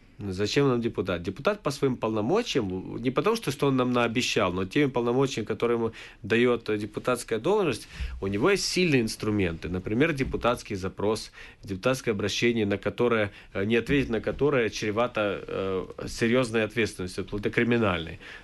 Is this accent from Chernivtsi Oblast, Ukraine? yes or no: yes; Chernivtsi, Chernivtsi Oblast, Ukraine; Также во Львове, чуть меньше мере, но все-таки в Черновцах, в моем родном городе.